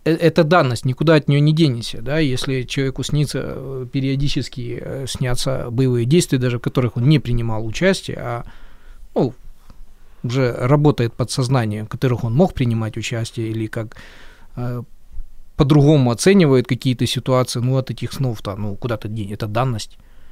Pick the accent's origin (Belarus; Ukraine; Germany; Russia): Ukraine; Kyiv; Поэтому я киевлянин, и я ушел для того, чтобы это все сдержать как можно дальше от своего дома.